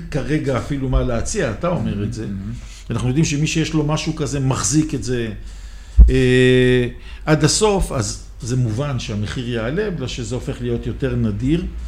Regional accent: Jerusalem, Jerusalem District, Israel; לי כירושלמי שיש לי קריית יובל כן.

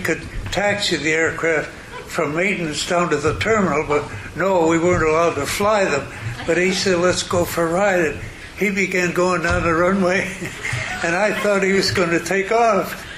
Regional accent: Ohio, United States; he recognized my serial number that I was from Ohio.

